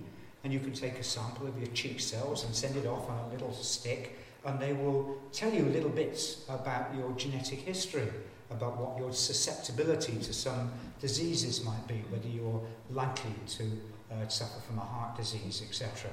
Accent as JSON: {"language": "English", "town": "Bristol", "region": "South West England", "country": "United Kingdom", "tie": "born or raised there", "accent": "West Country", "said": "You might have gathered from the burr in my voice that I was brought up in Bristol."}